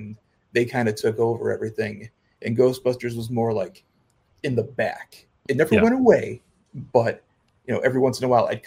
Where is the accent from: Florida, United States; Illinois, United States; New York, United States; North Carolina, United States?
Illinois, United States; Elmwood Park; I was born in Chicago. I grew up in Elmwood Park, which is about 20 minutes away from O'Hare, a little bit less than that. And I've been in Illinois the whole time